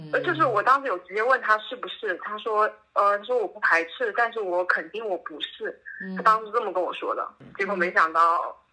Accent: Jiangsu, China; now in Lanzhou, China; 我家我老家在江苏，但是我现在在兰州，贼好玩的地方

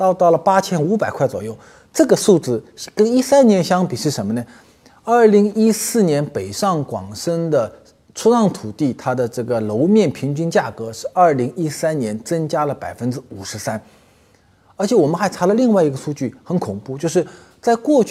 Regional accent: Hangzhou, Zhejiang, China; 比如说我的家乡在杭州

